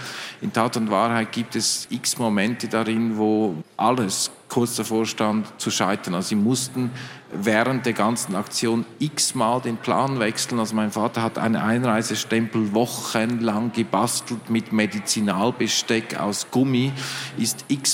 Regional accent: Switzerland; Ja, also ich bin Schweizer

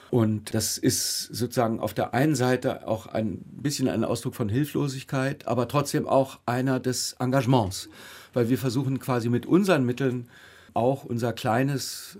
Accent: Germany; Ich bin natürlich in meiner Generation und als Deutscher, für mich ist es immer noch, obwohl ich diese ganzen Berichte wahrnehme, letztendlich doch irgendwie noch irgendwie abstrakt, der Krieg.

